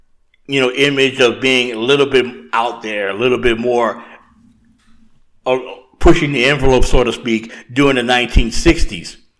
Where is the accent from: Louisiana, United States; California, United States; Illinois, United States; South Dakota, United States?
Louisiana, United States; the time I did watch wrestling when I was a teenager growing up in Louisiana